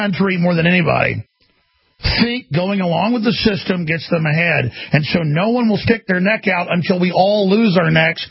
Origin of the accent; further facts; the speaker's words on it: Texas, United States; Jesse, in my home state of Texas, you're on the air.